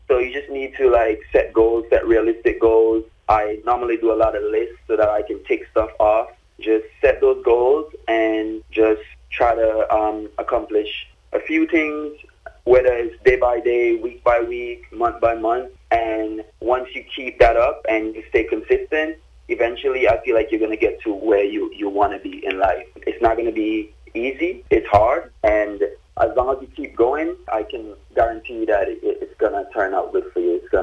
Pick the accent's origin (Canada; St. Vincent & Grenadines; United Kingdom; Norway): St. Vincent & Grenadines; Baibu, Charlotte; now in United States; I'm originally from Baibu, small village in the South Windward constituency in St. Vincent. I migrated to the U.S. in 2012.